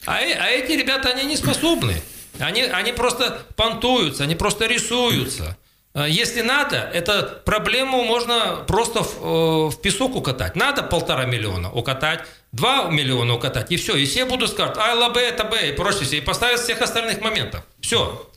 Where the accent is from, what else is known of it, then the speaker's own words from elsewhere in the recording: Krasnoyarsk Krai, Russia; и создали в Сухобузимском районе, на моей малой родине